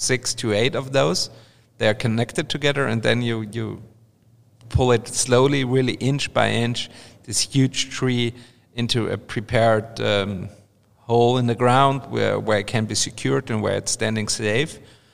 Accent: Austria; English is a second language; Like in my hometown in Austria, it was mostly the firefighters.

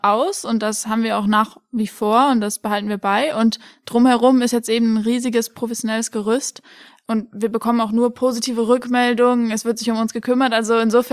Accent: Oppenheim, Rhineland-Palatinate, Germany; ich bin in Oppenheim aufgewachsen, das ist ja nicht weit weg

